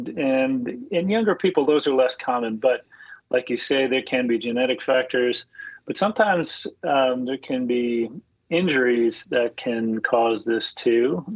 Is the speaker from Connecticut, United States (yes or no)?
yes; Connecticut, United States; I'm from Connecticut originally.